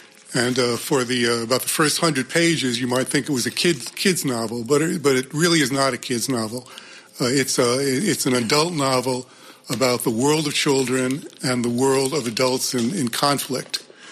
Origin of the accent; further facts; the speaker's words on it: New York City, New York, United States; also born or lived in New Jersey; Well, I grew up in New York City and partially in New Jersey also.